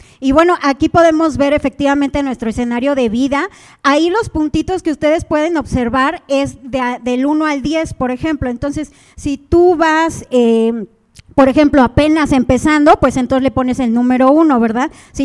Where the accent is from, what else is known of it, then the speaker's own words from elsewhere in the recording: Puebla, Mexico; vengo de la ciudad de Puebla.